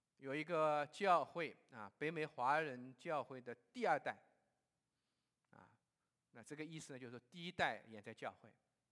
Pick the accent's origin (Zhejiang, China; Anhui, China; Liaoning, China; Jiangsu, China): Zhejiang, China; Ningbo; 最近我听到这个我的故乡啊宁波发生了一个事情啊